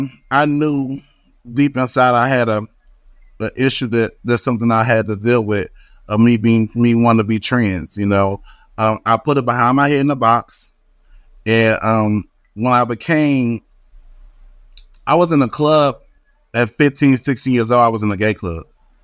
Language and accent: English; Opelousas, Louisiana, United States; now in Fort Worth, United States; I'm from Opelousas, Louisiana. So I'm a country boy, but I stay in Fort Worth, Texas, out of DFW.